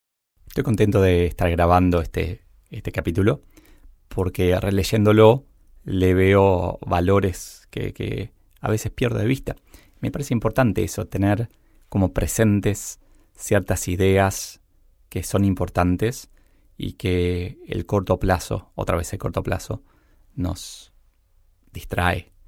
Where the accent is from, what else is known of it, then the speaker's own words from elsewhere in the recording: Argentina; bueno, en mi país, en Argentina, es un tema que se discute bastante